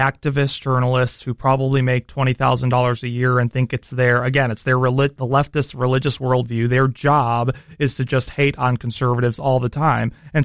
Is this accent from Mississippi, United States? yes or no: no; New York, United States; I love New York City. I grew up in New York State.